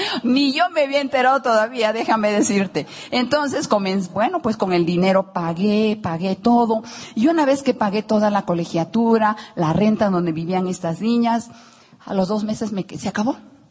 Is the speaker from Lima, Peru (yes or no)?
yes; Lima, Peru; moved away as an adult; vengo de Lima, pero estoy perdida, no sé cómo llegar